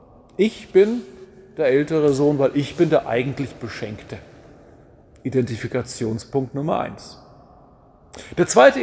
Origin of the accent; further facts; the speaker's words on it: Bavaria, Germany; Wir sind hier in Oberbayern. Ich komme aus Franken.